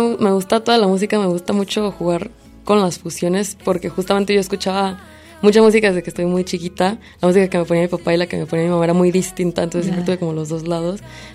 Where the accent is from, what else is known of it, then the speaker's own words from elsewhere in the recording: Guadalajara, Jalisco, Mexico; born there; Mi papá es de Haití, mi mamá es de Los Altos de Jalisco y yo nací acá en Guadalajara. Recién acabo de volver a venirme a vivir para acá.